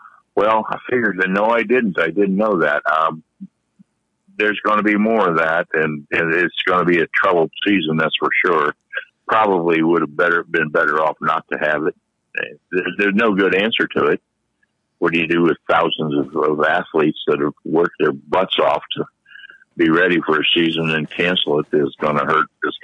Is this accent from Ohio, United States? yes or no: yes; Ohio, United States; now in Florida, United States; I've lived here many years now. I'm originally from Ohio. A proud Buckeye.